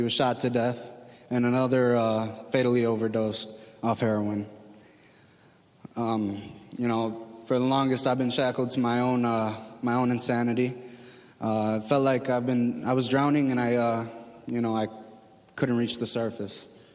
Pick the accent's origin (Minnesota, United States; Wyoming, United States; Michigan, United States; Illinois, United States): Illinois, United States; Chicago; I'm 22 years old and I'm from Chicago.